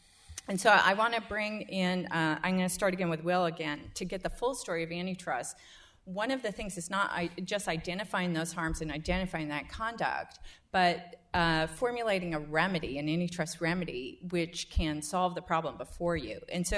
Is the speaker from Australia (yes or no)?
no; United States; As an American working woman, I shudder